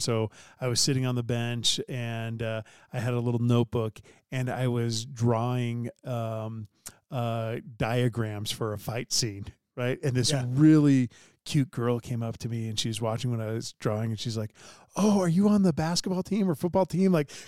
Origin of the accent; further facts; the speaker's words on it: San Diego, California, United States; We grew up in San Diego together, and she, after my mission, was at BYU. So I was like, I guess I'm moving to Utah.